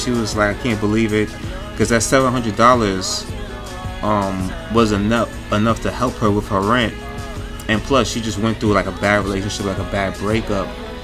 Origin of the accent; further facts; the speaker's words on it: New York, United States; I'm from New York.